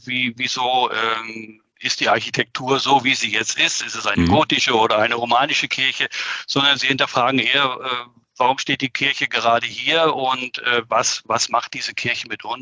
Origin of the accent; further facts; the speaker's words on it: Schleswig-Holstein, Germany; anschließend eine Woche in meiner alten Heimat in Norddeutschland, ganz nahe an der Flensburger Förde.